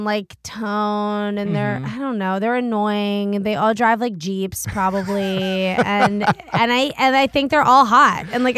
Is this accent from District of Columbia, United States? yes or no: yes; Washington, District of Columbia, United States; But I grew up in Washington, D.C., which is like the center of bro.